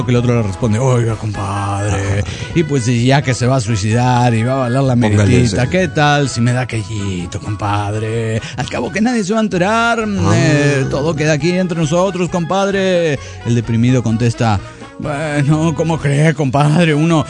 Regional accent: Saltillo, Coahuila, Mexico; de Saltillo, Coahuila.

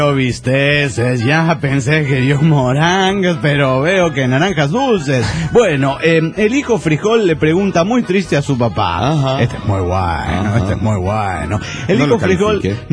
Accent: Córdoba, Argentina; Hola, ¿qué tal, amigos? … de Córdoba, Argentina.

